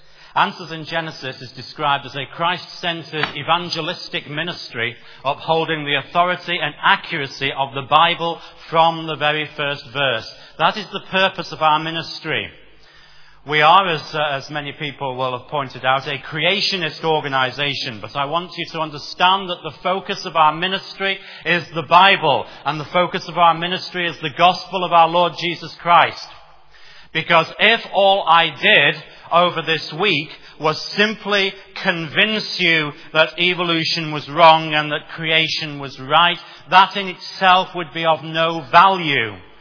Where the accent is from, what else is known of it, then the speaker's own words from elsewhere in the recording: England, United Kingdom; also born or lived in Wales; I'm originally English, and of course I live in England, but I lived for many, many years in Wales.